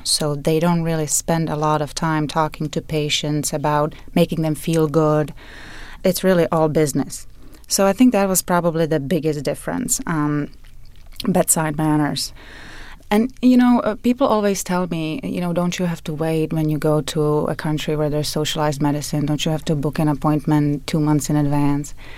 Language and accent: English; Prague, Czechia; But I'm originally from Prague, which is in the Czech Republic